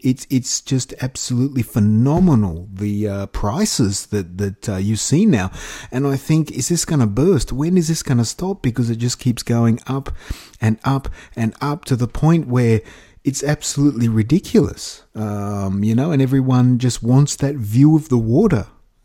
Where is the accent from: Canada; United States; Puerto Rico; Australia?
Australia; Sydney, New South Wales; Just where I grew up in Australia, on the beaches near Sydney, my father bought our family there when. Before I was born